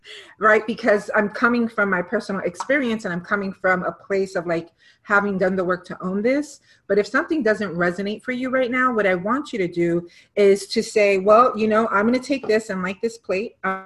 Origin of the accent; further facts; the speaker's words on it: New York, United States; born there; that looked like just being Puerto Rican, but more like a New Yorican, because I was born in New York.